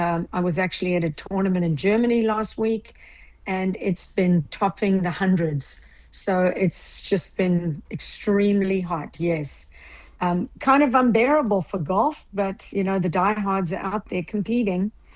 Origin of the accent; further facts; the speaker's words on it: Durban, KwaZulu-Natal, South Africa; I'm from South Africa, Durban, South Africa.